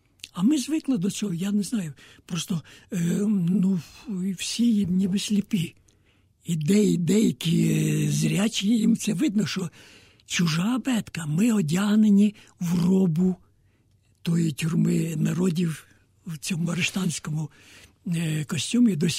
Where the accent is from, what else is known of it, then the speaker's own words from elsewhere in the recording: Kyiv, Ukraine; я з Києва